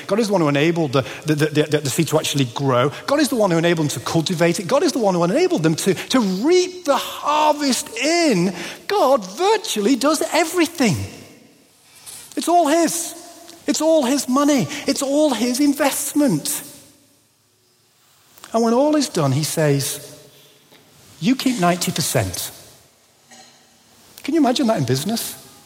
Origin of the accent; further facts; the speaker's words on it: Pontefract, Yorkshire and the Humber, United Kingdom; Now, growing up in Pontefract, it was a mining town